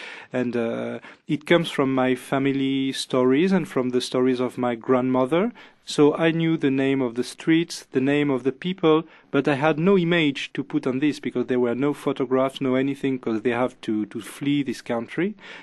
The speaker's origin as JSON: {"language": "English", "country": "Algeria", "second_language": "English", "said": "It's very funny because I'm a Jew from Algeria, and my colorist, she's a Christian from Iraq"}